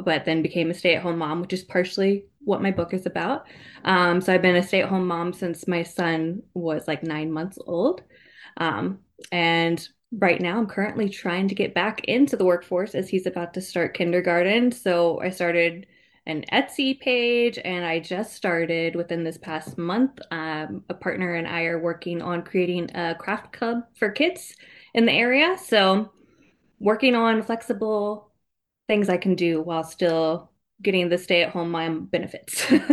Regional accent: Ashburn, Virginia, United States; So I'm from Ashburn, Virginia.

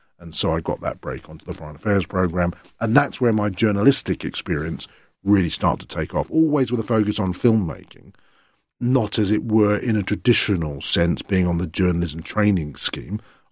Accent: England, United Kingdom; I said, no, I'm English.

